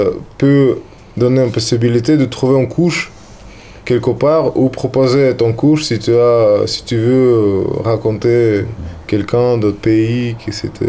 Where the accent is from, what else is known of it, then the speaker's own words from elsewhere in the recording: Moscow, Russia; French is a second language; chez moi, à Moscou